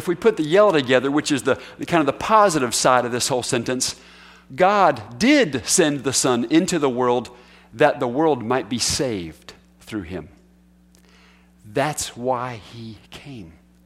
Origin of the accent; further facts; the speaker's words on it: United States; born there; because I was born in America and go to church doesn't make me a Christian